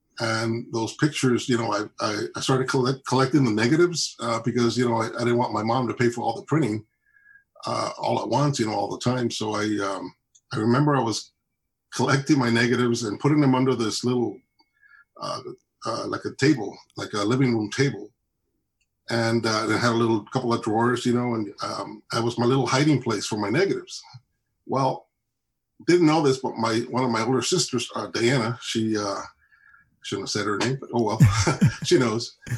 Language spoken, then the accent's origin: English; Calexico, California, United States; First of all, I was born in Calexico and, the Calexico Hospital, which is now a clinic, I believe. And, basically, the first home that I ever lived in was on First Street, and I grew up right